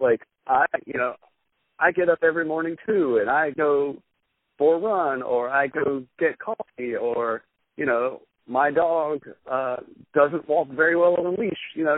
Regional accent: the South, United States; now in New York, United States; Yeah, as a Southerner, too, I've been in New York for almost 11 years now.

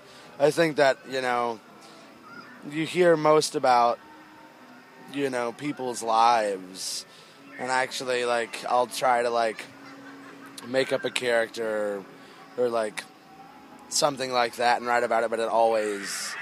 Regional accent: the South, United States; Because, you know, growing up in the South, you don't hear a whole lot about it, especially like the underground stuff.

